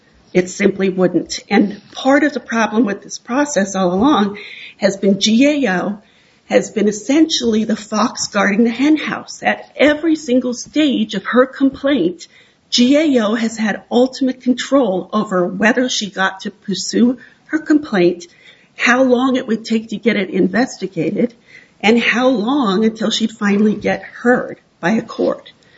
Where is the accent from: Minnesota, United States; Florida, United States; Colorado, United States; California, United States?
Colorado, United States; Denver; We are both from Denver, and we are very excited to be here today